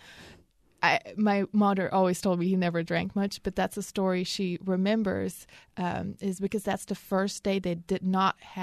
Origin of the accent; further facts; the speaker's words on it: Belgium; moved away; I'm originally from Belgium. I grew up there, and my whole family still lives there.